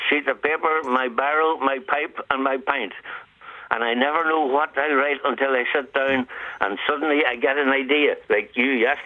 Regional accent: Northern Ireland, United Kingdom; now in Killarney, Ireland; I'm from County Down.

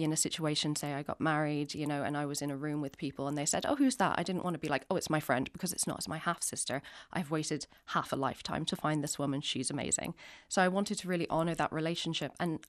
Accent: Ireland; And at the time, growing up in Ireland, I had never heard the phrase donor conception before

